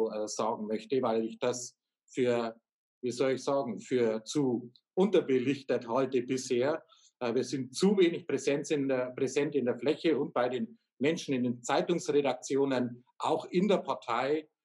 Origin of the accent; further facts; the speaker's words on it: Weidhaus, Bavaria, Germany; also born or lived in Weiden; ich bin geboren in Weiden in der Oberpfalz, komme aus Weidhaus, direkt an der tschechischen Grenze.